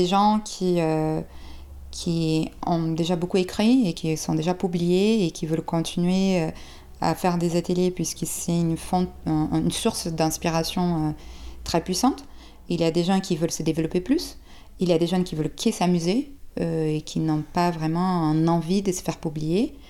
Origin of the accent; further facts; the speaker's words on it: Brazil; French is a second language; Moi, je suis brésilienne